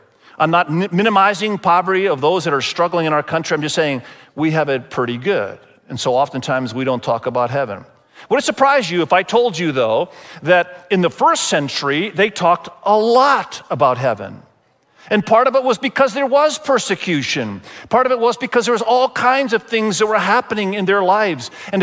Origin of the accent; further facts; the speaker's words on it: Indonesia; moved away; I lived in Indonesia. Many of you know I was grown up, I was raised in Indonesia